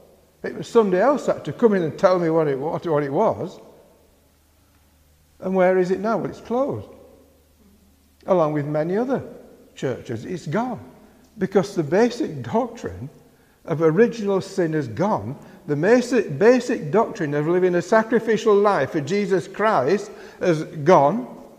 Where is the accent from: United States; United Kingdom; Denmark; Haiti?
United Kingdom; Yorkshire and the Humber; I was brought up in the Primitive Methodists in West Yorkshire. And the Primitive Methodists were the most evangelical of the Methodist movement.